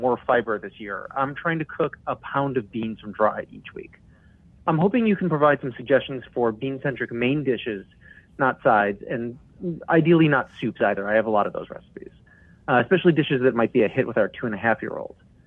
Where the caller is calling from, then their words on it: Washington, District of Columbia, United States; I'm calling from Washington, D.C.